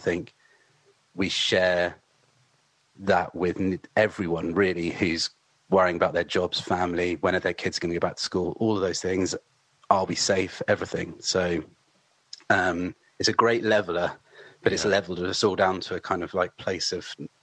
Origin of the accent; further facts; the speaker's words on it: South East England, United Kingdom; as a kid growing up near Southampton, the music scene didn't feel very apparent to me.